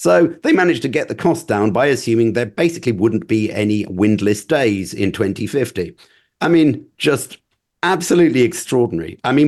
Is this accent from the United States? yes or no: no; United Kingdom; we're British